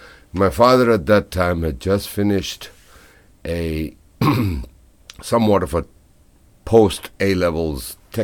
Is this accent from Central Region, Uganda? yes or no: yes; Kampala, Central Region, Uganda; Where I grew up in Uganda, the home address of where I lived in Kampala, in the capital city, was 8 Madras Gardens.